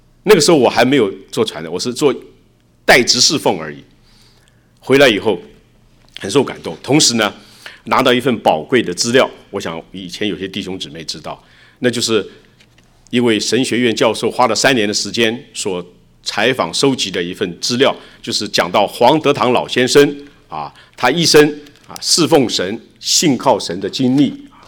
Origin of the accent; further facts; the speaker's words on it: Taiwan; 我从小在台湾生长。”所以我从来没有去过大陆，也不知道大陆的事情。